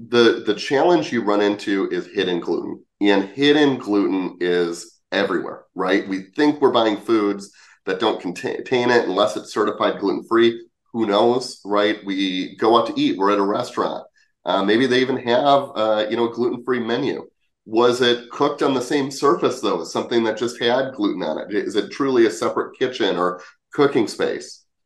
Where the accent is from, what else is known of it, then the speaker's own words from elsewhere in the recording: Wisconsin, United States; I'm originally from Wisconsin. I love dairy.